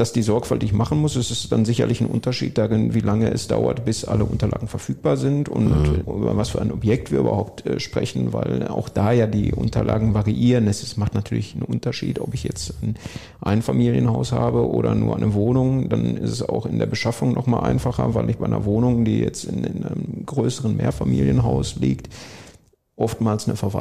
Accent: Dortmund, North Rhine-Westphalia, Germany; Ich bin in Dortmund aufgewachsen, unser Büro ist in Lünen.

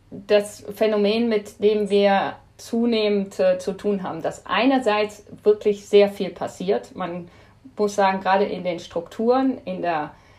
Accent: Bavaria, Germany; Ich bin im Bayerischen Wald aufgewachsen

